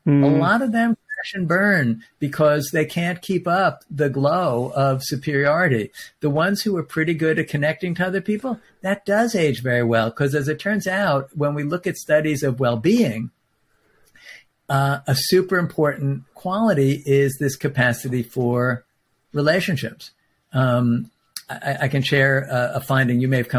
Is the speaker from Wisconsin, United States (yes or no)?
no; New York, United States; as maybe because I'm a New Yorker, I don't know, it doesn't have to be harmonious all the time.